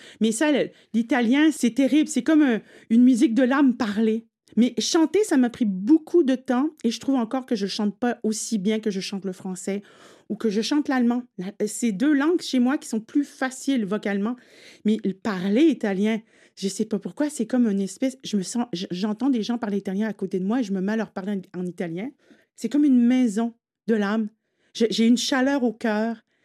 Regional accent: Quebec, Canada; Et puis, étant québécoise, bon, vous l'entendez, là, je suis québécoise.

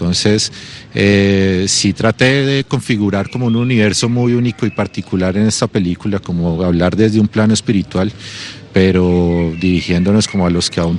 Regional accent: Colombia; Bueno, yo soy de Colombia y lamentablemente, pues a raíz de más de 50 años de conflicto, de guerra

